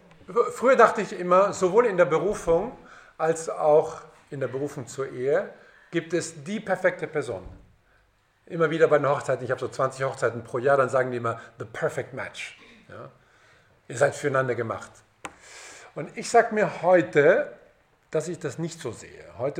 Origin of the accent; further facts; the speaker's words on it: Bavaria, Germany; in China ich bin Bayer, ja, in China, also ich sage ja hier China oder China